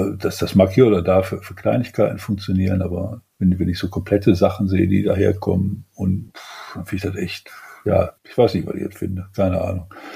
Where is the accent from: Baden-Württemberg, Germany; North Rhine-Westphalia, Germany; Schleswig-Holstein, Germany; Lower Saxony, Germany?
North Rhine-Westphalia, Germany; Wuppertal; Also ich bin in Wuppertal groß geworden.